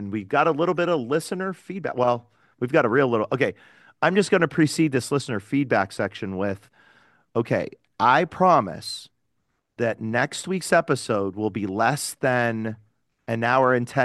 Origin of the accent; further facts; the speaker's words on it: Cleveland, Ohio, United States; But I grew up in Cleveland, so I started off as a DC guy just because of the roots in Cleveland.